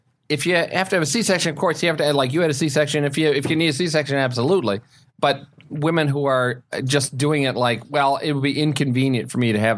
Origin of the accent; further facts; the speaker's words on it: Wisconsin, United States; born there; Wisconsin, because that's where I was born.